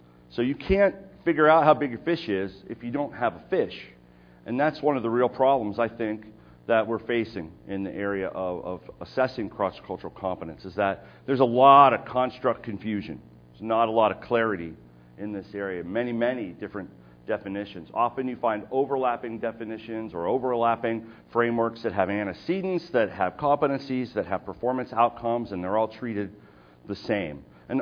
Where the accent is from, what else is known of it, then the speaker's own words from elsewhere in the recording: Ohio, United States; I grew up in Ohio, and I did a little bit of fishing, just in ponds around town.